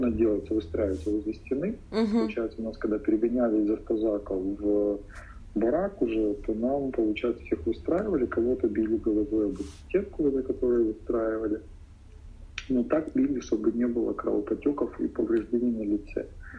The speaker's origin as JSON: {"language": "Russian", "town": "Donetsk", "region": "Donetsk Oblast", "country": "Ukraine", "tie": "born or raised there", "said": "А родом я из Донецка."}